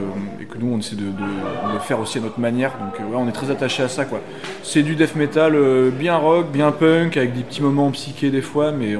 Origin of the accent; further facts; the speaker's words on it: Grenoble, Auvergne-Rhône-Alpes, France; On est de Grenoble, oui.